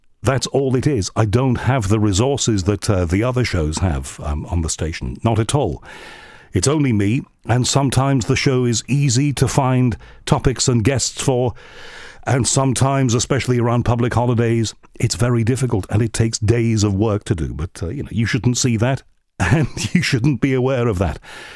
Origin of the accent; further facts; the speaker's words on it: Liverpool, North West England, United Kingdom; I was born in Liverpool, right? And in Liverpool, everybody's a comic. It is the most characterful city, perhaps with the exception of New York, in the world, I believe. And I was very lucky to have been born and brought up there.